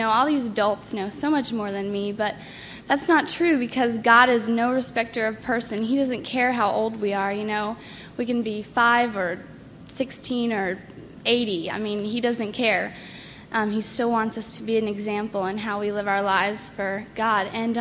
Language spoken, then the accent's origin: English; North Carolina, United States; I am 15, and I'm from North Carolina.